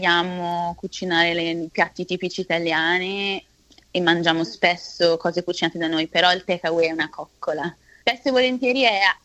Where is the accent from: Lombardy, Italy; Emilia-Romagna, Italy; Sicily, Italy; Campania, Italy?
Lombardy, Italy; Milan; Oddio, noi siamo di Milano, quindi magari siamo un po' più